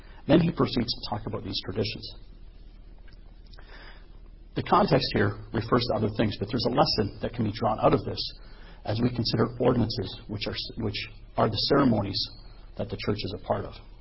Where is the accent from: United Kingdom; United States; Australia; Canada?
Canada; As a Canadian who's not part of the monarchy.